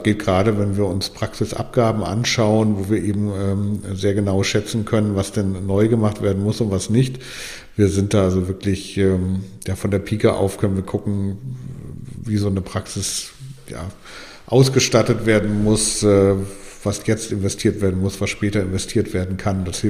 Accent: Mainz, Rhineland-Palatinate, Germany; moved away as an adult; Ich bin eigentlich ursprünglich aus Mainz, bin dort geboren und aufgewachsen und mit 22 Jahren in den Norden gezogen.

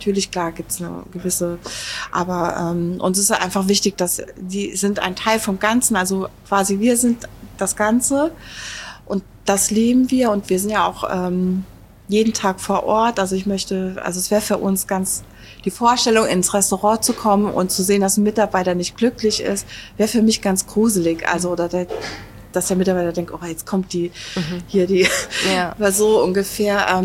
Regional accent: Rhineland-Palatinate, Germany; accent: Palatine; bei mir geht ja manchmal auch noch mein pfälzisches Dialekt durch.

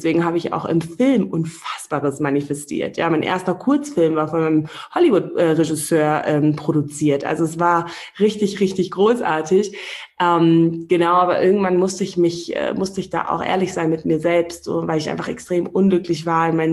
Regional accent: Namibia; Als ich hier groß geworden bin in Namibia

